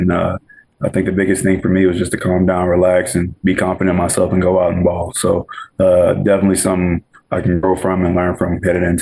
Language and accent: English; Port Arthur, Texas, United States; now in Chicago, United States; Definitely being from a small town. So I'm from Port Arthur, Texas, down in Southeast Texas.